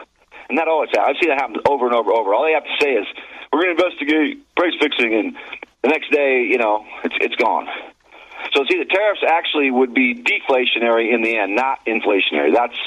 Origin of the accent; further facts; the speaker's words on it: United States; And I can say that because I'm an American. I have free speech.